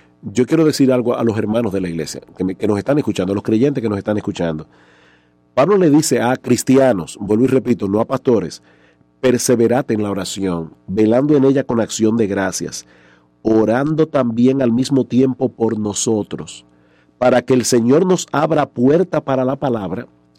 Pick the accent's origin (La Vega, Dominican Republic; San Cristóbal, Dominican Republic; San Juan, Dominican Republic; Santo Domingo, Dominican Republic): San Juan, Dominican Republic; San Juan de la Maguana; born there; Ah, mi pueblo. Ahí fue donde yo nací, sí, San Juan de la Maguana.